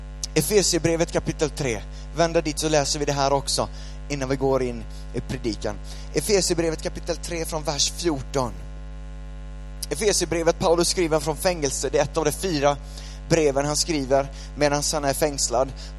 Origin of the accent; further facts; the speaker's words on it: Sweden; Och jag är uppvuxen i Sverige med Sverigesvenskan.